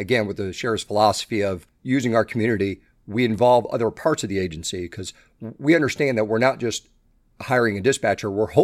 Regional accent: Florida, United States; now in Naples, United States; that's what I did when I grew up on the East Coast in Broward County.

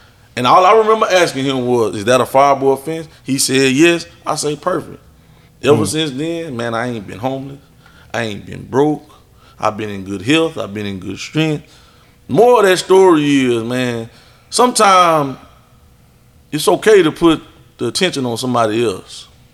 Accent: Port Arthur, Texas, United States; He from Fifth Ward, you know, I'm country boy from Port Arthur, you know, they don't expect for us to like hang out like

